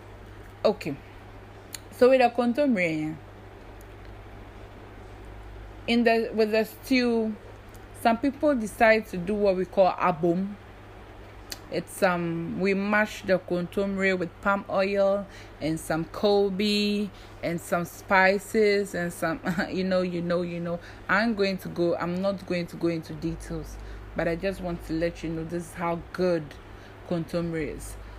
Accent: Ghana; Me, I'm Ghanaian, so I bring out the words 1-1-1.

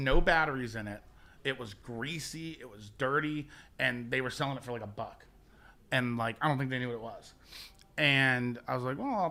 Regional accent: United States; I mean, I grew up in the Northeast, so, but most of my family I think is on board.

